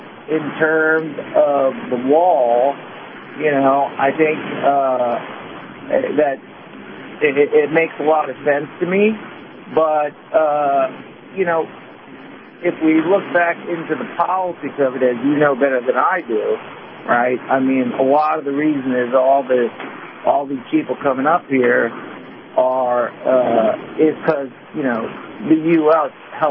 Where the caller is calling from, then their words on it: Atlanta, Georgia, United States; Calling from Atlanta, Georgia.